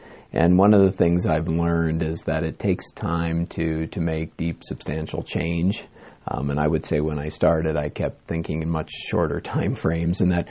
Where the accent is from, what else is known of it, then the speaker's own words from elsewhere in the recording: Minnesota, United States; also born or lived in Montana; I grew up in Minnesota and ended up transferring out to Missoula, Montana, the University of Montana